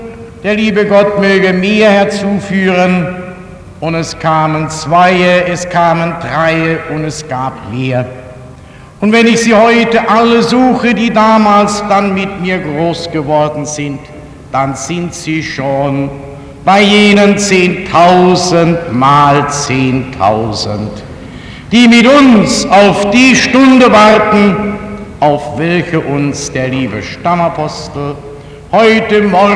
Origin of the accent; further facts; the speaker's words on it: Baden-Württemberg, Germany; Ich komme aus einer Kleinstadt im Schwarzwald